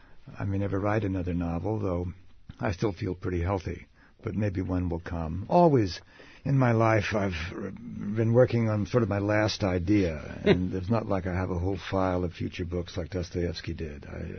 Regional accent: United States; So as an American, I have to face the fact that given a choice between John Kerry and George Bush, the country chose four more years of George Bush.

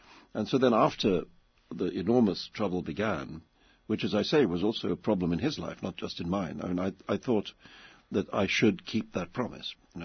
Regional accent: Mumbai, Maharashtra, India; When I was growing up in India, there was no television at all. This was in the 50s.

